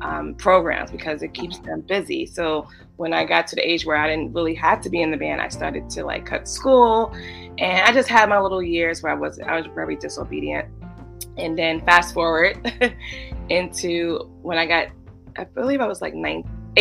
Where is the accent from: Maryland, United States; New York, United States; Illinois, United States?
New York, United States; Brooklyn; So I'm from Brooklyn, New York. Lived here all my life. I grew up in Crown Heights, Brooklyn. And that's where I'm from.